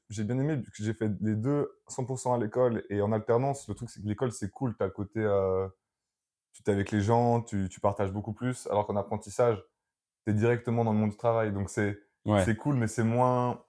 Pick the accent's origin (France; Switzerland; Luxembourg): Switzerland; Geneva; Bah, moi, je suis suisse, du coup.